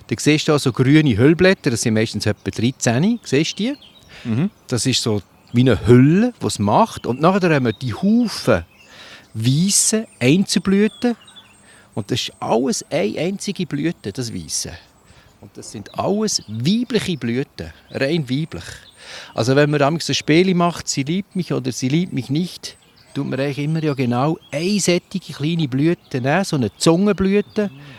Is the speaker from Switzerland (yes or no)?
yes; Lucerne, Switzerland; Oder ich bin aufgewachsen im Luzerner Hinterland.